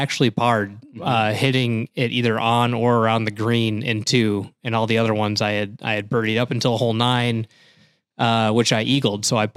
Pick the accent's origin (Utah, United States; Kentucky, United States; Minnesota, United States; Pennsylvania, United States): Minnesota, United States; White Bear Lake; my hometown, go Bears.